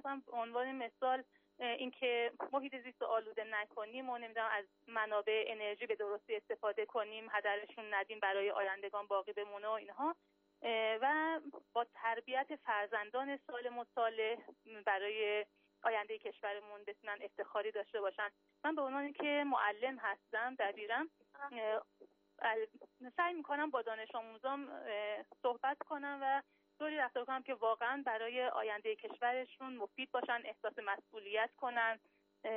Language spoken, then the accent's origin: Persian; Iran; فرهنگ و رسومی که تو کشور خودمون هست باهاش خو گرفتیم. خیلی سخته بخوایم مثلا با یه فرهنگ دیگه بریم زندگی کنیم. کشور ما مخصوصا ایران خیلی پیشینه خیلی خوبی داشته